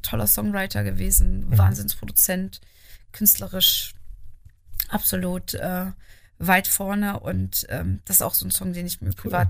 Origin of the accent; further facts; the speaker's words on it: Dessau-Roßlau, Saxony-Anhalt, Germany; Das findet in meiner Heimatstadt Dessau-Roßlau statt